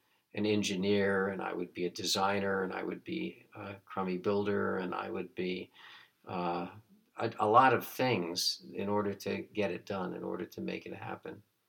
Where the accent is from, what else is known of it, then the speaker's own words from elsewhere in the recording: Huntington Woods, Michigan, United States; because I grew up in Oakland County and went to Royal Oaks Schools and lived in a suburb called Huntington Woods.